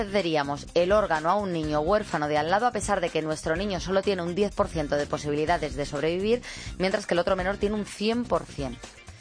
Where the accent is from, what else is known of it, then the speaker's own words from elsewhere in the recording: Spain; cómo somos los españoles.